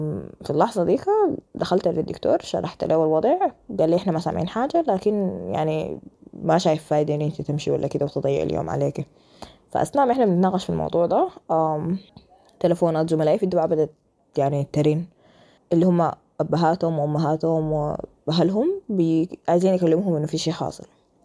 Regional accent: Khartoum, Sudan; now in Cairo, Egypt

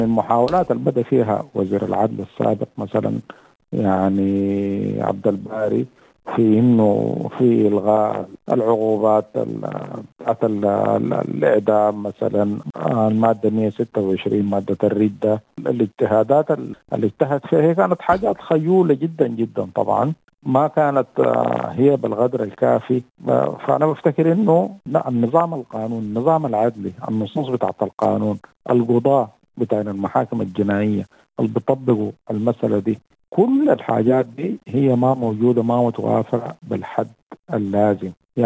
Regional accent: Sudan; عندنا في السودان هنا

